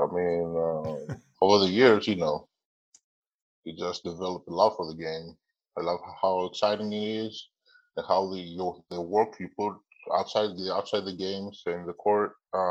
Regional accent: Tiko, Southwest Region, Cameroon; born there; I was born in Tiko, Cameroon. It was my mother's town.

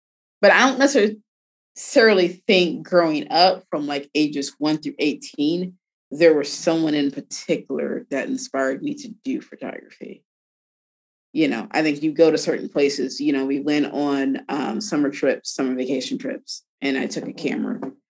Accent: Detroit, Michigan, United States; You know, one of the things growing up in Detroit, you know, a lot of other kids in my classes and whatnot, when I in grade school, they never went to hockey games.

